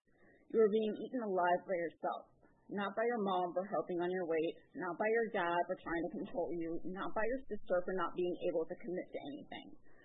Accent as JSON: {"language": "English", "town": "Studio City", "region": "California", "country": "United States", "said": "but I'm from the Studio City area, so I usually go to meetings out there."}